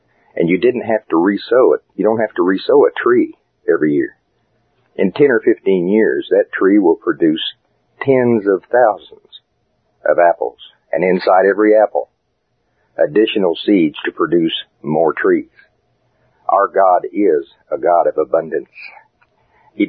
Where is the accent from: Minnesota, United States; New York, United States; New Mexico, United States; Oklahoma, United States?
Oklahoma, United States; I mean, I'm from Oklahoma. We raise a lot of wheat, barley, corn, soybean, that kind of thing.